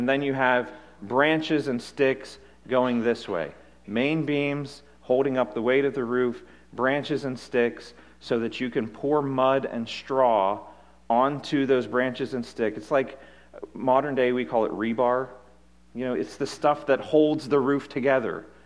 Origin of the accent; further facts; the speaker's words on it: Pittsburgh, Pennsylvania, United States; growing up outside of Pittsburgh. You know, you travel anywhere in Pittsburgh and it leads to a tunnel.